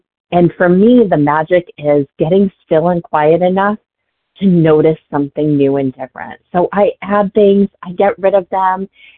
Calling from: Massachusetts, United States; I am calling from Massachusetts.

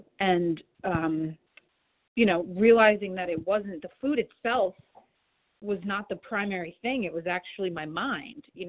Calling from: New York, United States; I'm calling from New York, and I'm recovered this morning so far.

